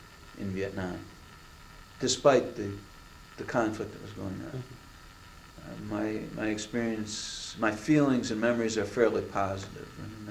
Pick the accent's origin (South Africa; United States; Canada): Canada; Quebec; actually grew up only a couple hundred miles distance, from upstate New York, where I grew up in Quebec.